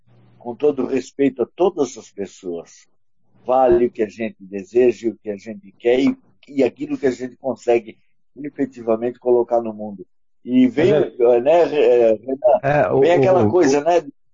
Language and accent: Portuguese; Blumenau, Santa Catarina, Brazil; born there; now in Balneário Camboriú, Brazil; na cidade de onde eu nasci, na cidade de Blumenau, como eu disse, hoje eu moro em Balneário Camboriú